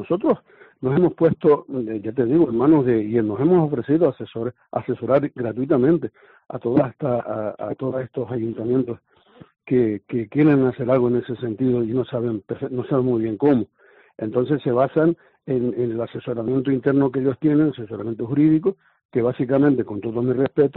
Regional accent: Los Cristianos, Canary Islands, Spain; born there; Yo soy nacido en Los Cristianos y sé lo que me estoy hablando

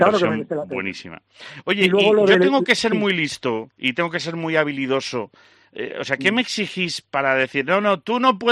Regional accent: Castile and León, Spain; tal cual somos los españoles y los zamoranos, ni te cuento.

